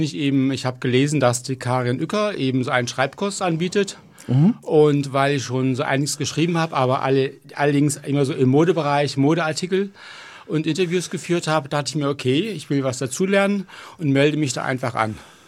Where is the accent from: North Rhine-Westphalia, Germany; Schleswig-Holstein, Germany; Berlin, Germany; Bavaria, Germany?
North Rhine-Westphalia, Germany; Krefeld; born there; geboren in Krefeld.